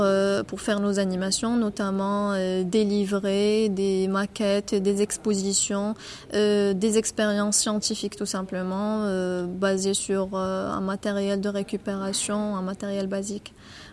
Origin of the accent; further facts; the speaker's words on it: Rabat, Rabat-Salé-Kénitra, Morocco; Je viens du Maroc, de Rabat. J'ai 27 ans.